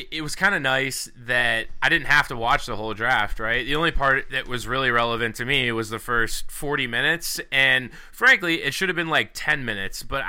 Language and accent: English; Pittsburgh, Pennsylvania, United States; I'm from Pittsburgh, so we don't have an NBA team